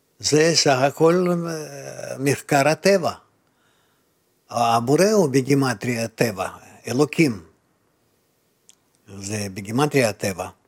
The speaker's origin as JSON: {"language": "Hebrew", "town": "Rehovot", "region": "Central District", "country": "Israel", "said": "אז אני הסברתי לו, שאנחנו מרחובות, שאנחנו לומדים, קוראים זוהר, ומחפשים לעצמנו מורה."}